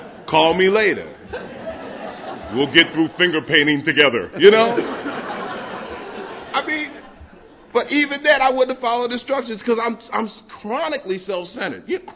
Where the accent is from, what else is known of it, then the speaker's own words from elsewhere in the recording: New York, United States; I grew up in New York, where they make it, South Bronx, where they make all the movies at.